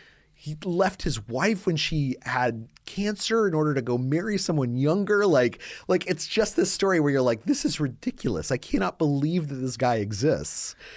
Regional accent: New Mexico, United States; I grew up in New Mexico and I went to Yale.

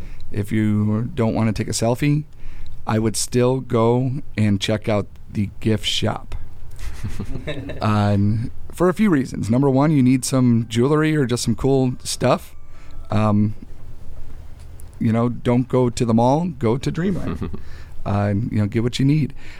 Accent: Illinois, United States; We used to go vacation in Wisconsin. I'm from Northern Illinois.

